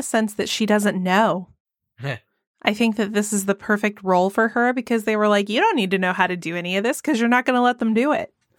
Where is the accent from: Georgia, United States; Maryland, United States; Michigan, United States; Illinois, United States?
Georgia, United States; I grew up in Forsyth County, which is, I mean, anybody, like, if you're interested, there's a book called Blood at the Root that's all about this place